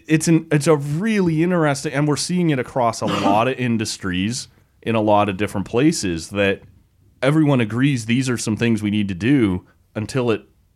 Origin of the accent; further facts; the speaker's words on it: Oshawa, Ontario, Canada; it's interesting to me because it's my hometown and so many people I know are impacted either directly or indirectly by it.